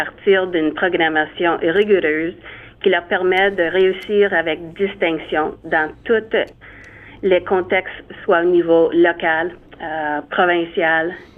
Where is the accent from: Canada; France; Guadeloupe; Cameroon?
Canada; St. Catharines, Ontario; je suis originaire de Sainte-Catherine. J'ai fréquenté l'école catholique Immaculée Conception dans ma jeunesse et mes enfants ont fréquenté les écoles catholiques de la région de Niagara aussi.